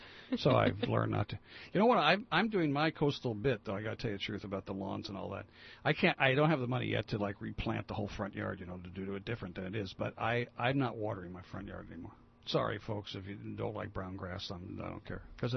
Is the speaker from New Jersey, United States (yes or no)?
yes; New Jersey, United States; Of course, I was from New Jersey. We were afraid of everything except including the mafia.